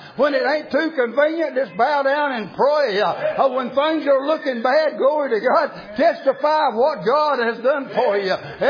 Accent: United States; I'm glad I live in a free country. I'm glad I'm born in a free country. I'm glad I'm an American.

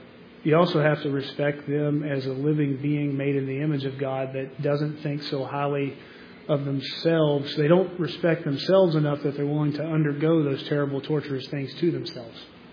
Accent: West Virginia, United States; In my hometown, it was where I grew up in West Virginia, it's just like that.

